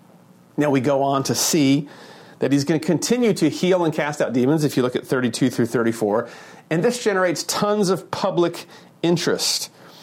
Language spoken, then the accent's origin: English; United States; So as an American, I'm particularly uncomfortable with power being concentrated in an individual.